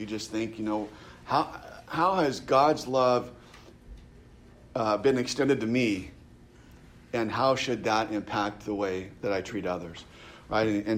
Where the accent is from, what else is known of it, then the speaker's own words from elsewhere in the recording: California, United States; on the coast, I'm from California, on the coast they call it flyover country.